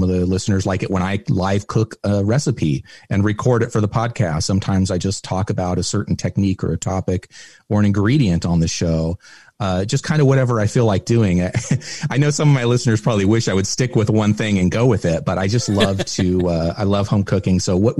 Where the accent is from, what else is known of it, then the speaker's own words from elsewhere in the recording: Toledo, Oregon, United States; born there; I am from Oregon. I was born in a little town called Toledo, which is right near the coast, near Newport.